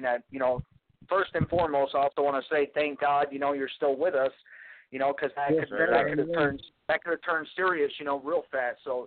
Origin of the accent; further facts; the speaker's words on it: Vermont, United States; That's where I'm out right now. I'm out in Vermont. That's my hometown.